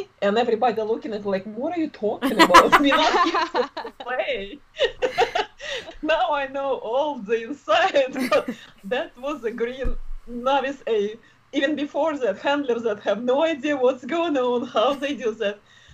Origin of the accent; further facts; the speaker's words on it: Russia; English is a second language; moved away; Yeah, originally from Russia. I'm here with my family for 30 years. So it's a long time. I just will have my accent. I guess it's never go away.